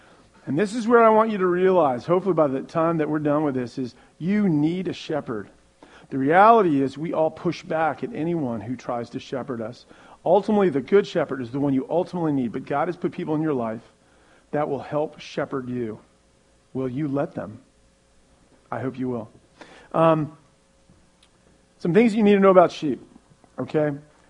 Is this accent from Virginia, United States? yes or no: yes; Herndon, Virginia, United States; And I grew up in Old Herndon. I grew up on Alabama Drive, if you know Herndon. That's where I grew up.